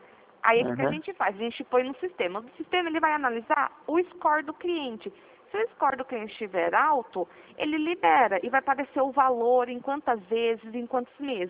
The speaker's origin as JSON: {"language": "Portuguese", "town": "Piracicaba", "region": "São Paulo", "country": "Brazil", "said": "Não, eu sou aqui de Piracicaba, é pertinho"}